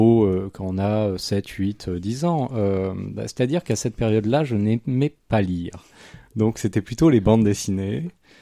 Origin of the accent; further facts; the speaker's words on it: Arnage, Pays de la Loire, France; j'ai grandi dans la commune d'Arnage, qui se situe au sud du Mans, dans le département de la Sarthe.